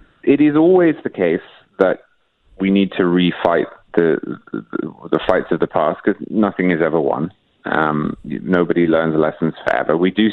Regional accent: United Kingdom; now in United States; from Britain, which has its own issues with class, and they've got worse and worse and worse.

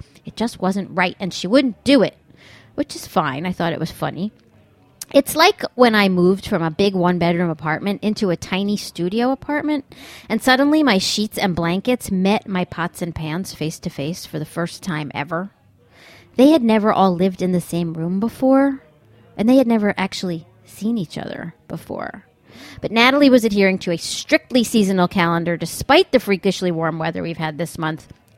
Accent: New York, United States; I mean, I am from New York, but as we would say, that's weird.

